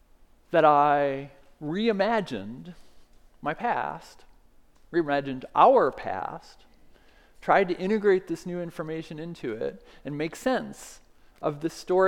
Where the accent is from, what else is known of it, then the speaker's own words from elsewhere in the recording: Michigan, United States; I grew up in Michigan, where we could spend the rest of Christmas Day with my grandparents